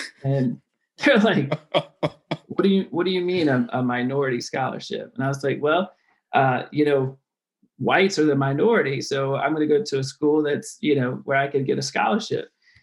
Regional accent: Farmville, Virginia, United States; I'm from Farmville, Virginia, and I was very fortunate to be raised by two educators and that knew the history of where I was growing up

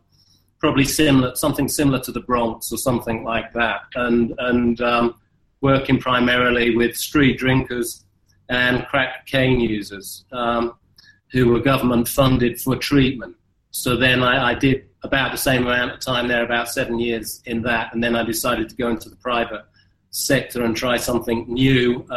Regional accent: London, United Kingdom; Originally from London in the UK

